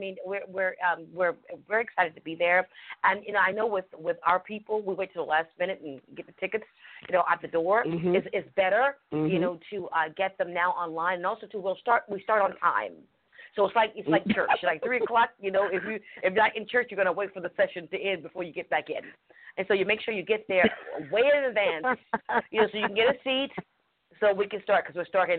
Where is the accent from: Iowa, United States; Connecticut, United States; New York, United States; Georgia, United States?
New York, United States; East Hampton; That really hit home, because I'm from East Hampton, Long Island, and I didn't know anything.